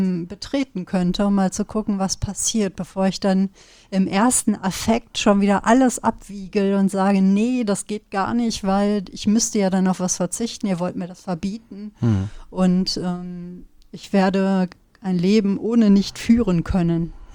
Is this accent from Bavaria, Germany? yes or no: no; North Rhine-Westphalia, Germany; ich komme ja aus dem Sauerland